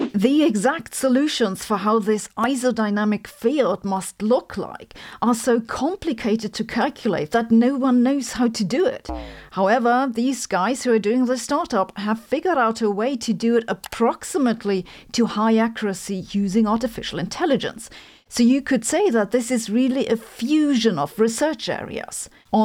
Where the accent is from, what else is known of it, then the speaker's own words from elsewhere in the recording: Germany; accent: German; And since I know you're really just here because of my German accent